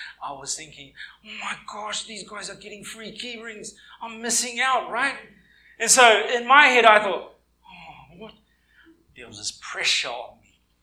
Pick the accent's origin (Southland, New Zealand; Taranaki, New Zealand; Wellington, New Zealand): Wellington, New Zealand; Wainuiomata; When I was 11, 12 years old, growing up in Wainui, in Wellington, there was this time that I went to Wellington City